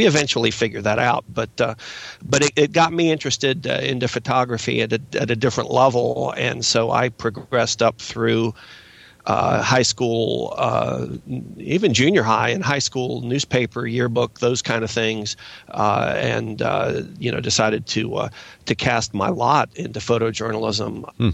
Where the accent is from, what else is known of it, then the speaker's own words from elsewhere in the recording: Lexington, Kentucky, United States; also born or lived in Cleveland, Ohio; now in Frederick, United States; Well, originally from Cleveland, Ohio, but spent most of my childhood and formative years in Lexington, Kentucky